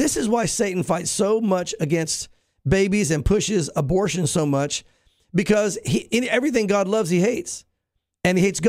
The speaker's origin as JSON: {"language": "English", "region": "the South", "country": "United States", "tie": "born or raised there", "said": "I grew up in the South. I went to church like a Christian."}